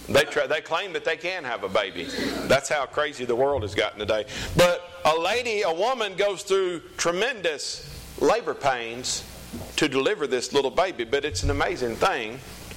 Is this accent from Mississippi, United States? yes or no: yes; New Albany, Mississippi, United States; I'm from New Albany, Mississippi. North Mississippi, that's all I know.